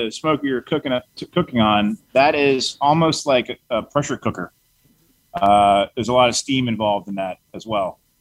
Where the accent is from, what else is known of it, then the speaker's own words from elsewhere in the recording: Florida, United States; in South Florida. My mom is a single mom, and she's an app. So for me, it was kind of survival of the fittest.